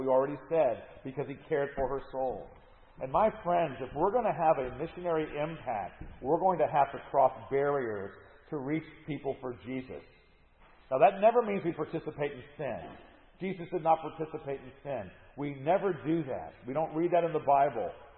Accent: United States; I'm an American. I have to be a Christian American.

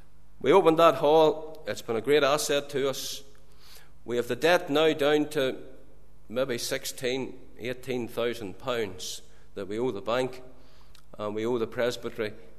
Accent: Saintfield, Northern Ireland, United Kingdom; Well, I didn't think I should tell her I was from Saintfield.

